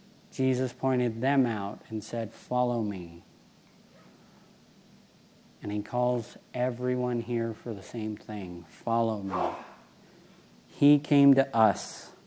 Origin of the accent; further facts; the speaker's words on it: Taft, California, United States; also born or lived in New York; I was born in Long Island, New York. I was raised for some of my life in Northern California, unfortunately, Ken. And then I was raised in a little hick town called Taft.